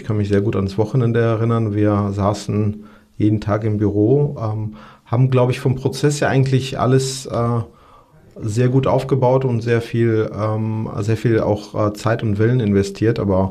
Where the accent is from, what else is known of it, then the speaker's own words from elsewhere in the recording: Georgia; moved away; ich komme aus Georgien, dort habe ich tatsächlich auch den Bürgerkrieg erlebt und auch soziale Unsicherheit, auch bei uns in der Familie.